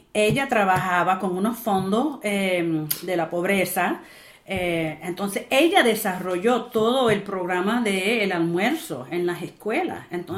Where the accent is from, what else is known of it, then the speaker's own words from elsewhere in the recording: New York, United States; first language Spanish; Pero yo soy nacida y criada en Nueva York, entonces mi primer idioma era español y se me olvidó.